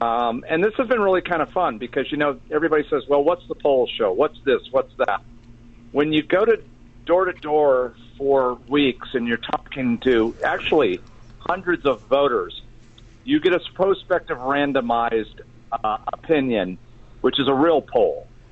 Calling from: Gardnerville Ranchos, Nevada, United States; Well, Kevin, I'm in the Gardnerville Ranchos area.

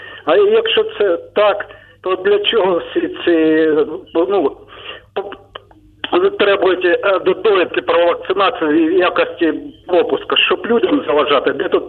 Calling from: Mariupol, Donetsk Oblast, Ukraine; З Маріуполя

